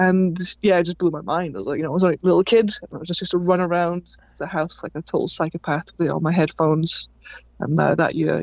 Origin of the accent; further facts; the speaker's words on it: Wales, United Kingdom; I grew up originally just sort of north of Cardiff in Wales, just the very tip of the Rhondda Valley.